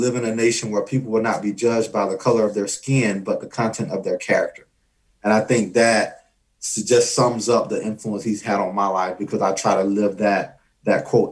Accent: Alabama, United States; moved away; So I moved here from the South. So I came from Alabama.

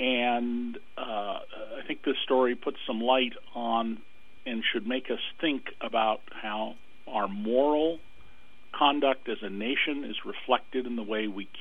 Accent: Santa Cruz, California, United States; Well, in my hometown newspaper, the Santa Cruz Sentinel

